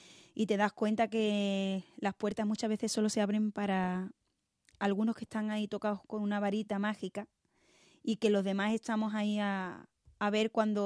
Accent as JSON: {"language": "Spanish", "town": "Málaga", "region": "Andalusia", "country": "Spain", "said": "Pues precisamente son cantes de mi tierra. Se suelen llamar allí también, allí lo solemos decir, abandolados de Málaga."}